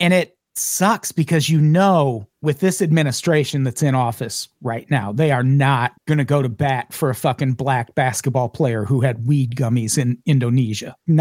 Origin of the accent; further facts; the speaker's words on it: Illinois, United States; I know when I grew up in Illinois, it was pretty well known